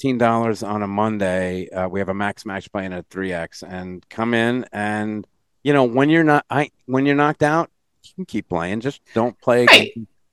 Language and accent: English; New York, United States; as a New Yorker, well, there's some goofy stuff here.